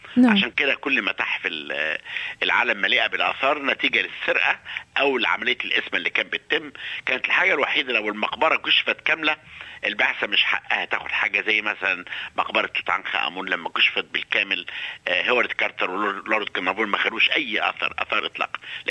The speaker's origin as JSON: {"language": "Arabic", "country": "Egypt", "lives_now": "Australia", "said": "كلنا كمصريين"}